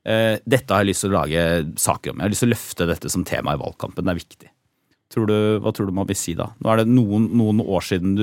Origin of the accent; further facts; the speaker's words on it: Porsgrunn, Telemark, Norway; jeg er fra Porsgrunn, og er jo oppvokst i den tiden hvor, da jeg startet på skolen